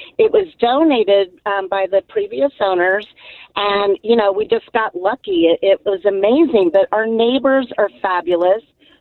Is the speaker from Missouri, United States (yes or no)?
yes; Raytown, Missouri, United States; I grew up in Raytown. Okay, so don't judge me.